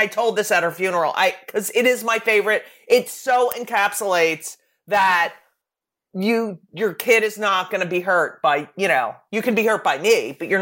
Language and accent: English; New Jersey, United States; but my hometown paper in New Jersey did not give me a good review.